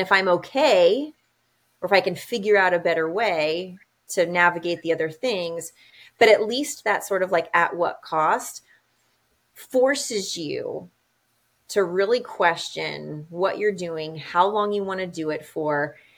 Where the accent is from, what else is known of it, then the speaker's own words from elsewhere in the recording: Hawaii, United States; also born or lived in California; I grew up in Hawaii. So I have kind of that West Coast, born in California, raised in Hawaii, moved to the East Coast for college, and sort of the rest is history.